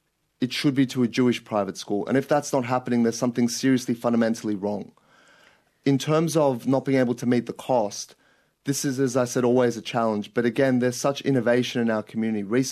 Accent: Australia; We're as Australian as any Australian in this country.

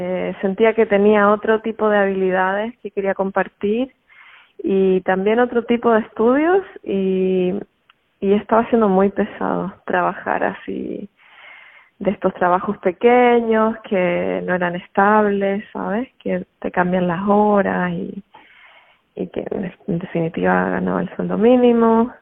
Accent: Chile; moved away as an adult; Salí de Chile con la intención de sanarme y de encontrar quién realmente era yo, más allá de mi sociedad, mi cultura, mis padres, mi familia.

